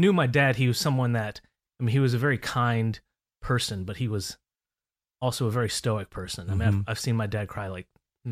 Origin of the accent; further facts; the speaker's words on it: New Jersey, United States; I grew up in the New Jersey suburbs